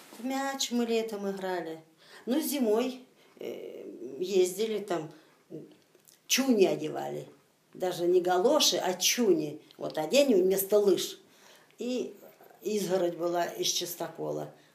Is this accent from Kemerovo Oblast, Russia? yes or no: yes; Yelovka, Kemerovo Oblast, Russia; Кемеровская область, Ежемурский район, деревня Еловка.